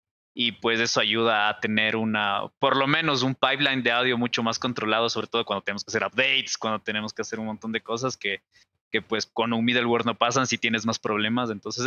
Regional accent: Ecuador; soy de Ecuador.

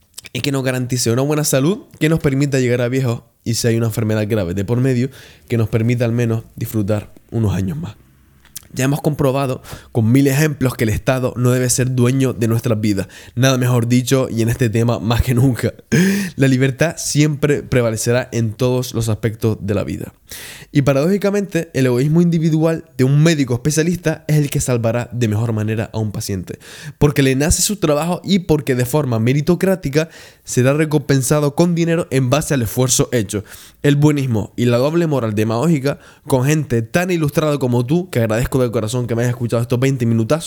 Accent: Canary Islands, Spain; En Gran Canaria, ¿vale? Donde vivo, yo soy canario.

